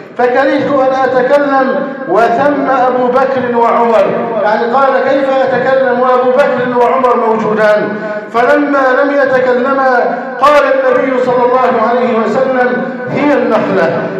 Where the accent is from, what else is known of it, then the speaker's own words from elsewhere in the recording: Egypt; اللهم احفظ بلدنا مصر واجعله أمناً أماناً، سخاءً رخاءً وسائر بلاد المسلمين